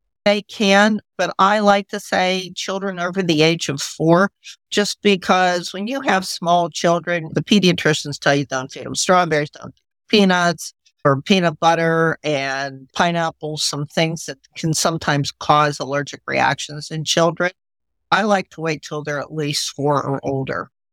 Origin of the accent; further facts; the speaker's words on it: Pittsburgh, Pennsylvania, United States; but I'm from Pittsburgh. We are the home of Heinz 57.